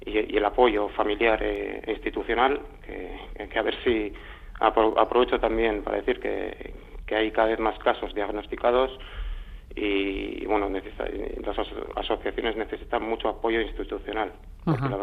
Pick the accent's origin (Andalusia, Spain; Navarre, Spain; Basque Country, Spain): Basque Country, Spain; San Sebastián; yo soy donostiarra, en Donosti tenemos la suerte de tener